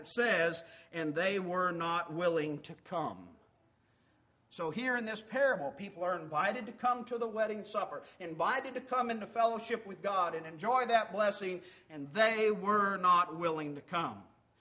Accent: Arkansas, United States; But I grew up in Northwest Arkansas, and being that close to Kansas City, I could tune in and watch Kansas City sports.

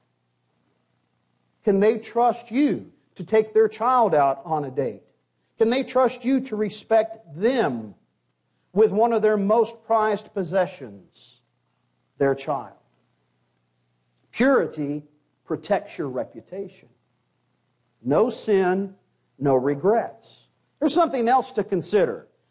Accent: Arkansas, United States; I was growing up in Arkansas.

